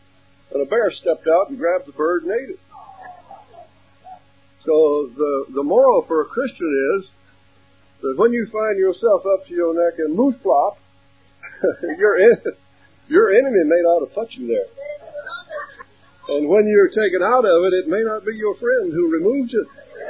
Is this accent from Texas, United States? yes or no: yes; Texas, United States; born there; Now, I was born out in West Texas